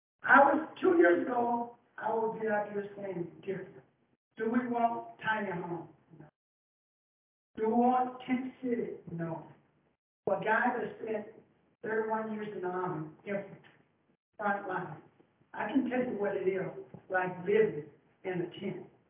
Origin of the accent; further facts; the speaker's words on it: the South, United States; I come from the South.